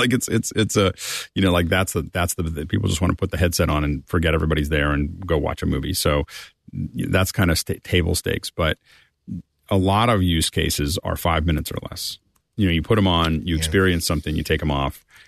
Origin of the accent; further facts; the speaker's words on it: Pennsylvania, United States; I've been there a lot. So I grew up in Pennsylvania.